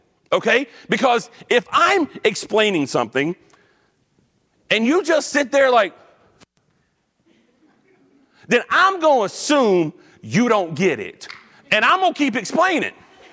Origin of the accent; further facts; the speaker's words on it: Georgia, United States; up less than like 5 minutes from Atlanta Motor Speedway, okay? So if you know where that is, that's my hometown.